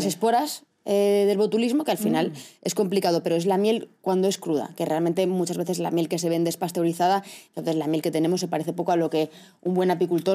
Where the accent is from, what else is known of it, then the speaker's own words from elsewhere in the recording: Castilla-La Mancha, Spain; soy de Castilla-La Mancha y allí somos productores a tope